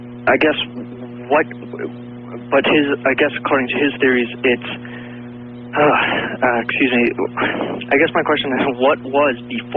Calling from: Milwaukee, Wisconsin, United States; from Milwaukee, Wisconsin.

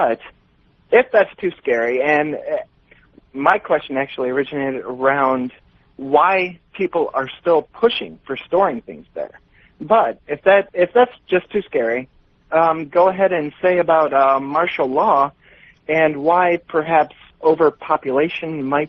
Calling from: Miami, Florida, United States; Calling from Miami.

